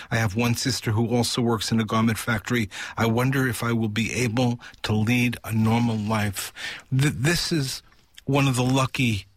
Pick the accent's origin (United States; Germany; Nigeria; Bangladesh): Bangladesh; Jessore, Khulna Division; I am single and live with my coworker in this tiny room. I come from the Jazor district in the southwestern part of Bangladesh.